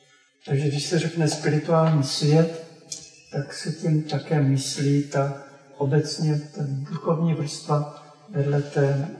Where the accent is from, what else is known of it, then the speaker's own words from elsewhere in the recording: Prostějov, Olomouc Region, Czechia; Pocházím z Prostějova, když jsem tam ještě jezdil k rodičům, když žili za komunismu